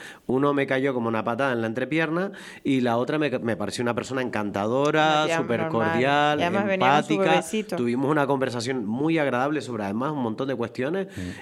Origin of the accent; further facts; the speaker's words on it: Aragon, Spain; El primero que como aragonés diría, oiga, hable de mi tierra.